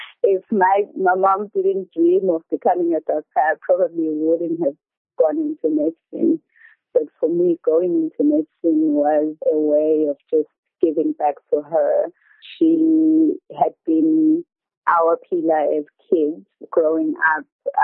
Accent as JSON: {"language": "English", "town": "Mthuleni", "region": "KwaZulu-Natal", "country": "South Africa", "tie": "born or raised there", "said": "I grew up in the area"}